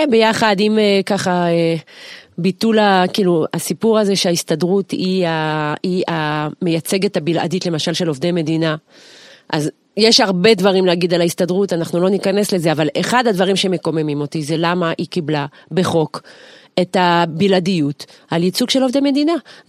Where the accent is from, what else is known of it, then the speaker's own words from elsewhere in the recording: France; now in Israel; אנחנו יודעים פה במדינת ישראל, כי אני גדלתי בצרפת, שמה אתה לא מדבר עם המורים.